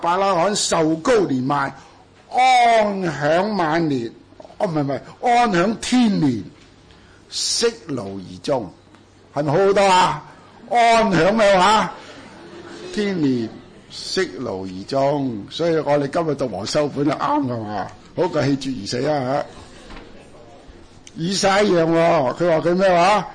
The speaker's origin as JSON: {"language": "Cantonese", "country": "China", "said": "如果代入我哋中国人所讲个五福，"}